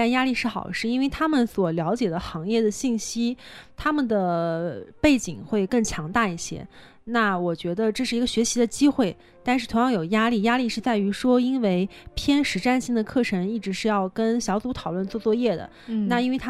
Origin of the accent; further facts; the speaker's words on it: China; 因为我作为从中国过来的学生，我可以更加了解不同的品牌在中国的一个地位和文化。